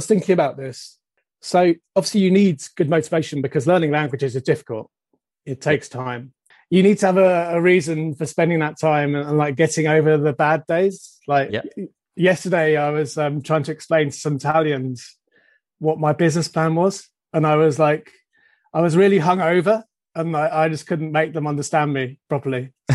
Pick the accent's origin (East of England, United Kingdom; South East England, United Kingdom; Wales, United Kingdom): South East England, United Kingdom; So I grew up in a region called Surrey, which is to the south of London. So that's why I say I'm not exactly from London, just more or less.